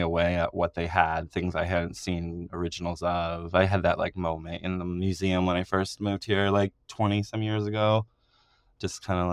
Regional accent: Detroit, Michigan, United States; I grew up in Detroit, and so I had the DIA collection to sort of worship when I was a kid, and I really loved it.

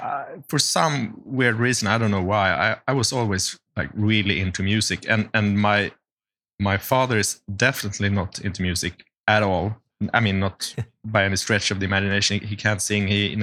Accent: Uppsala, Uppsala County, Sweden; moved away as an adult; now in Stockholm, Sweden; I'm originally from Uppsala, which is university town just an hour from Stockholm, capital of Sweden. So I moved to Stockholm when I was 19, roughly.

